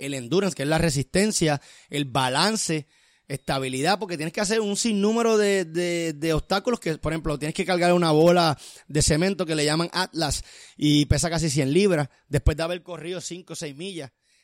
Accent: Puerto Rico; logramos motivar y animar a 43 boricuas. Y todos fuimos como boricuas de Spartan Team a correr.

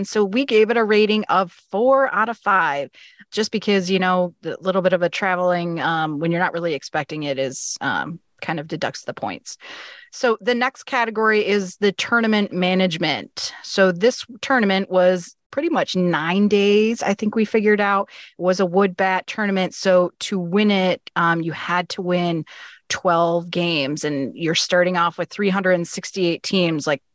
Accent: Midwest, United States; And we're from the Midwest, so we do it by time, the distance.

